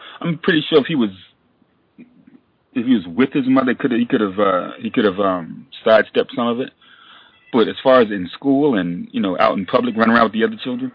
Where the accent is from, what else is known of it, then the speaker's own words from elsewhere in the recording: the South, United States; I grew up in the South. I'm from the South. I'm Southern.